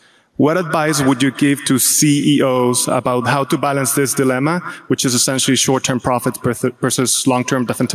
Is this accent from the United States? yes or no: no; Guadalajara, Jalisco, Mexico; I've been a shareholder for about 16 years, and I'm coming from Guadalajara, Mexico.